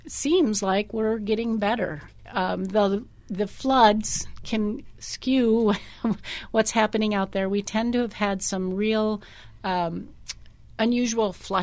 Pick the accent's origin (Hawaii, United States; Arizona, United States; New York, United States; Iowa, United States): Iowa, United States; I moved here from Iowa, and I tell you, after living in a state for 30 years with brown water, moving here was an absolute joy.